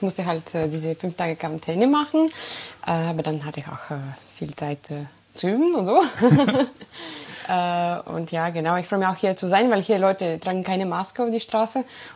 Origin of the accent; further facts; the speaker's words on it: Bulgaria; German is a second language; ich komme aus Bulgarien und ich habe zum Beispiel im Januar da ein Konzert gespielt.